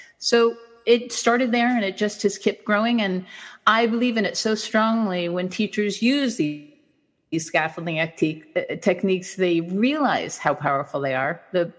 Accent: New York City, New York, United States; also born or lived in New Mexico; now in Spain; I'm from New York City. I became a teacher in New Mexico. In New Mexico, it was very important to speak Spanish. So I came to Spain, which thinking, oh, I'll just be here for a couple of months, learn Spanish and go back. And I'm here more than 20 years later.

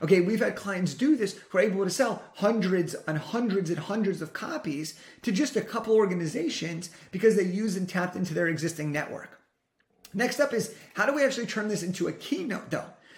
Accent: California, United States; I was getting paid thousands of dollars to speak around California, which is my home state

